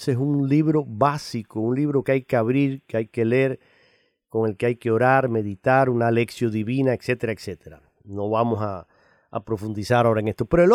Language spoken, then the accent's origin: Spanish; Cuba; Tengo aquí una de el cantautor cubano de mi tierra